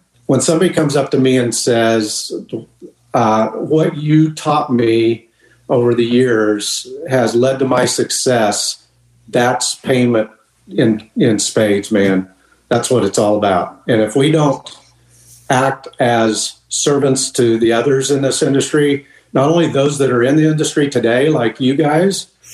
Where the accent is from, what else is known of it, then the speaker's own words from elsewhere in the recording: Hays, Kansas, United States; And he owned a bear alignment garage in my hometown. And he took me under his wing, and I'd go to Indy every year as a kid. Vern Herman owned a shop in Hayes, Kansas.